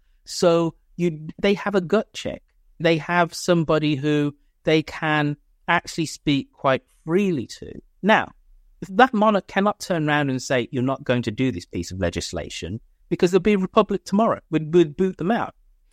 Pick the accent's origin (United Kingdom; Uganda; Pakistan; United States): United Kingdom; number one, I am British